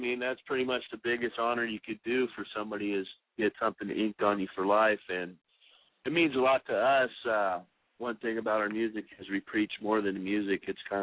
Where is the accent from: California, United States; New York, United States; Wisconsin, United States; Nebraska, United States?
California, United States; We're from California. We've been traveling the U.S. right now.